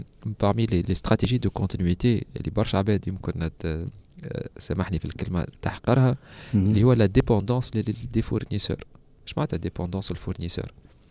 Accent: Tunisia; عملنا فيزيت ان اوبيراتور تليفونيك موجود عندنا في تونس

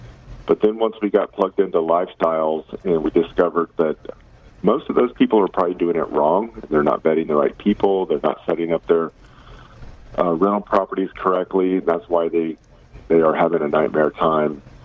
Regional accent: Corpus Christi, Texas, United States; I also was born and raised in Corpus Christi.

